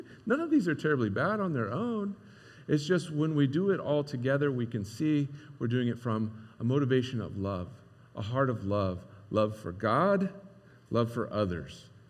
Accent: Ohio, United States; I get it. I grew up in Licking County too.

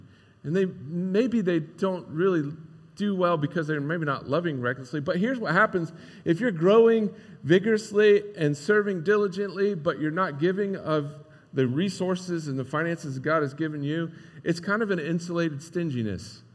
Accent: Ohio, United States; I get it. I grew up in Licking County too.

